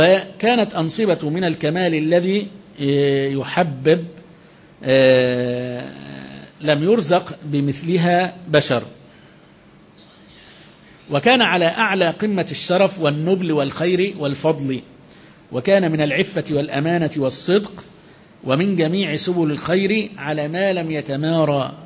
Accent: Alexandria, Alexandria Governorate, Egypt; احنا عندنا في اسكندريه 2000 مسجد نقيم فيهم الجماعه

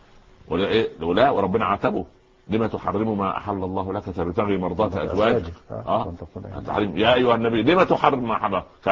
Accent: Upper Egypt, Egypt; خزنه عندنا في الصعيد يعني غرفه داخل غرفه

